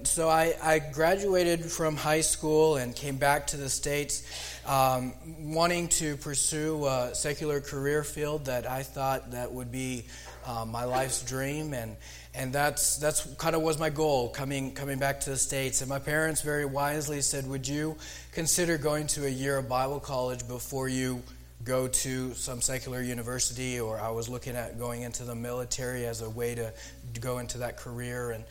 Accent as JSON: {"language": "English", "country": "Papua New Guinea", "tie": "born or raised there", "said": "we moved to Papua New Guinea as missionaries. And I was 5 years old. Loved growing up in New Guinea, enjoyed playing with the locals. I picked up the language."}